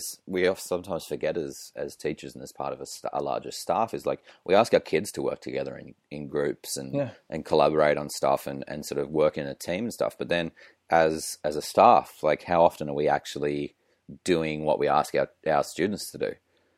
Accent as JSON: {"language": "English", "region": "Tasmania", "country": "Australia", "tie": "born or raised there", "said": "I'm heading back to my home state of Tasmania in Australia"}